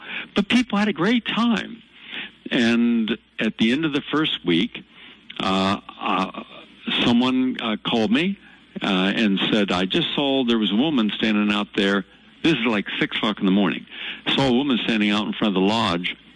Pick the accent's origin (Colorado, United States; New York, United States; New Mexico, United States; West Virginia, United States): West Virginia, United States; since we grew up as hillbillies in West Virginia